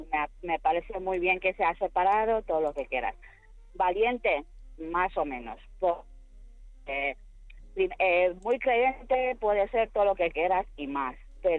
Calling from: Madrid, Community of Madrid, Spain; de Madrid.

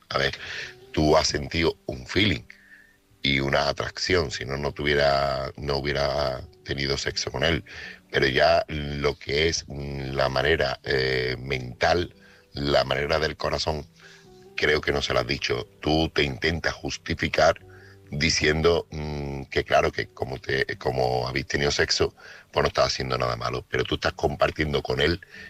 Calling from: Seville, Andalusia, Spain; corresponsal de Sevilla

